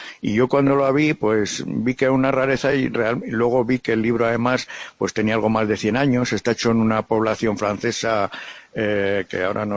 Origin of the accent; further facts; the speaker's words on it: Argentina; yo también soy de República Argentina.